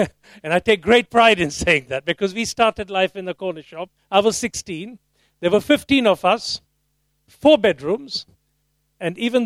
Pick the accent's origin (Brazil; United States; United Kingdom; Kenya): Kenya; born there; my own family jumped on a ship, literally, and landed in Africa. And it was in East Africa. I was born in Kenya.